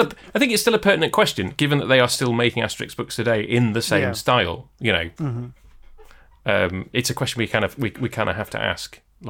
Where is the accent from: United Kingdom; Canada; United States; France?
United Kingdom; you and I like weren't offended by the caricatures of us as British people.